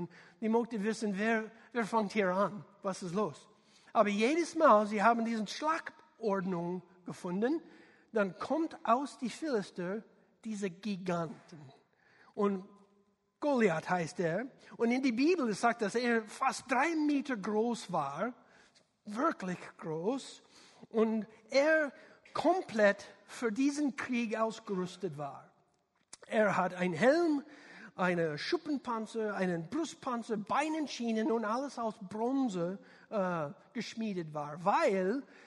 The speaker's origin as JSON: {"language": "German", "country": "United States", "second_language": "German", "said": "man merkt, ich bin Amerikaner, nicht ein deutschsprachiger Kerl."}